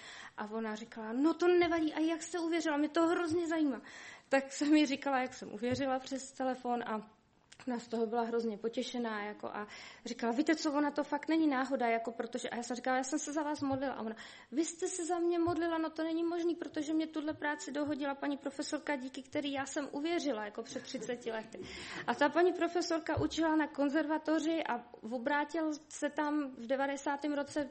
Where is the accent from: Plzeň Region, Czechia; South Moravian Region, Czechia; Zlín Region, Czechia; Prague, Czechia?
Prague, Czechia; já to neznám v té Boleslavi, já jsem z Prahy